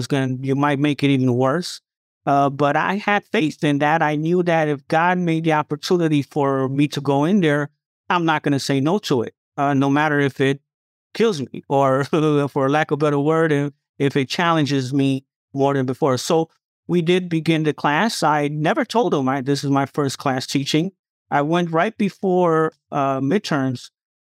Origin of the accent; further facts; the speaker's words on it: Romania; now in United States; I came from Romania with my father and brother and worked in property management while I was going to school at Northeastern Illinois University. Now, coming from Romania as an immigrant, we realized that we had to work with our community.